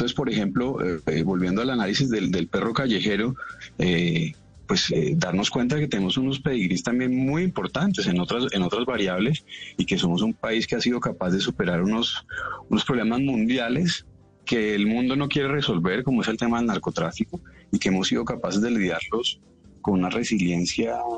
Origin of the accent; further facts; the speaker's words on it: Colombia; lo que en realidad sí somos capaces de hacer como colombianos, ¿no?